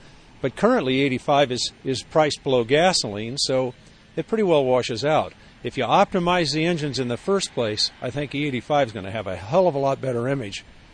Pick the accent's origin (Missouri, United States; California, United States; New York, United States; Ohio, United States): California, United States; I'm a Californian. There's no ED5 out here.